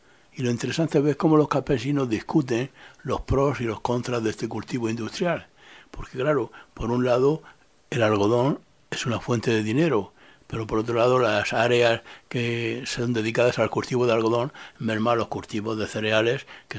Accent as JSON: {"language": "Spanish", "region": "Region of Murcia", "country": "Spain", "said": "yo como murciano le traje simientes autóctonas de la región"}